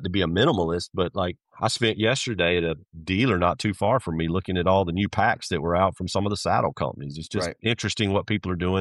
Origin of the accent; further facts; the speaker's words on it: the South, United States; growing up in the South, I was a turkey hunter